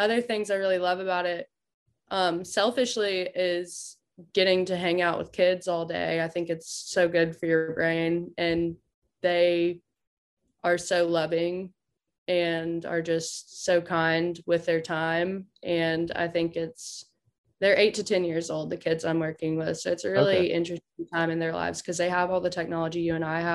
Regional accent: Auburn, United States; my mom helps run an organization in my hometown, which happens to be Auburn

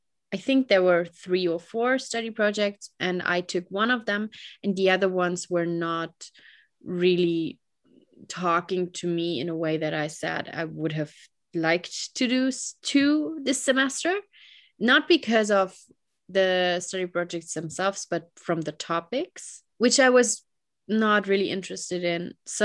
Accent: Germany; English is a second language; because I'm from Germany, and I think for everyone that is coming to Germany, it makes sense to stay in Germany. But as a German, I only have the German perspective

